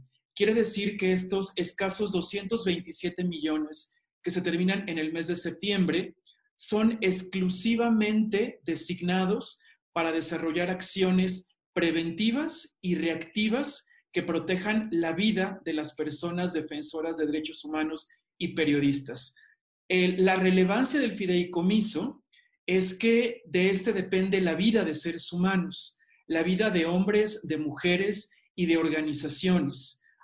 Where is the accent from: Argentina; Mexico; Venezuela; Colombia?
Mexico; en estos momentos tan complicados que están viviendo y que estamos viviendo como mexicanos.